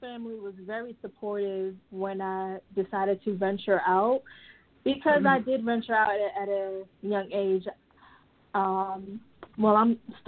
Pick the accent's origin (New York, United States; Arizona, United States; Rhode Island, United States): New York, United States; Brooklyn; I grew up in New Dimension Seventh-day Adventist Church in Brooklyn.